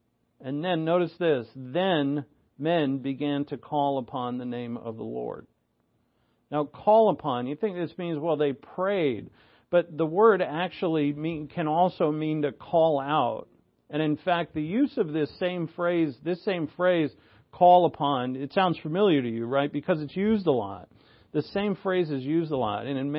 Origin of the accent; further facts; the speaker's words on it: New England, United States; And I'm from New England where you don't talk to anybody or make any eye contact.